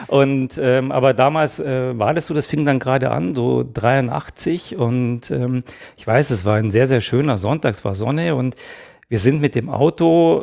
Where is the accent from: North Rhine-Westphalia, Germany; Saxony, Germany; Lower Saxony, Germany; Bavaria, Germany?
Bavaria, Germany; Ingolstadt; ich bin in Ingolstadt aufgewachsen und da haben wir ein bisschen auf dem Land, auch ein bisschen außerhalb von Ingolstadt gewohnt.